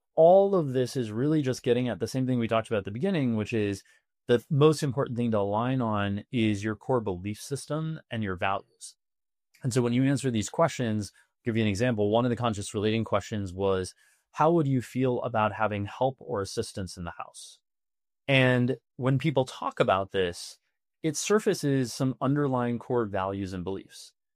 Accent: St. Louis, Missouri, United States; And, you know, I grew up in St. Louis, Missouri. And so like we had four seasons and we had a life that kind of looked like this.

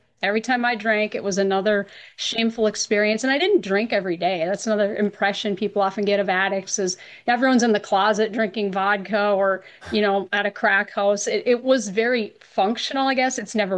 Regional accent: Duluth, Minnesota, United States; So I became a news reporter, David, in the city of Duluth, Minnesota, my hometown.

